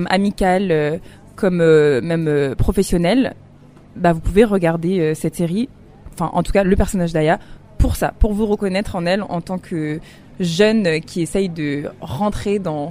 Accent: France; en tant que Français

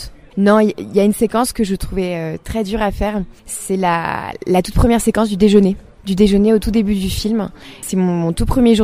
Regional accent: Brittany, France; Exactement, je suis bretonne.

